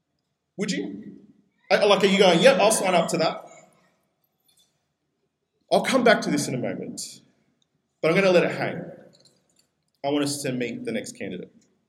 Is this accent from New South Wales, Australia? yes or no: yes; New South Wales, Australia; now in Brisbane, Australia; I remember when we moved up to Brizzy. I came from New South Wales